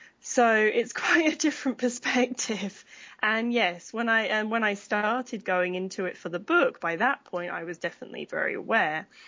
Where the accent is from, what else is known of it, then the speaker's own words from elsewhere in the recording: United Kingdom; obviously, I'm British, if people hadn't picked up on that yet.